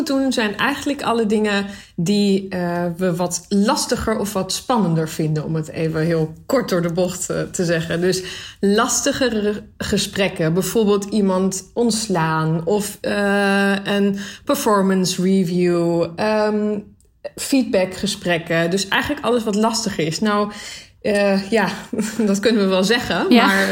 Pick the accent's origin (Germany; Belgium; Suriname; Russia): Germany; now in Netherlands; Ik kom wel oorspronkelijk uit Duitsland, maar heb een Nederlandse moeder. Dus ja, voor de studie en uiteindelijk voor de liefde blijf je toch in Nederland, hè?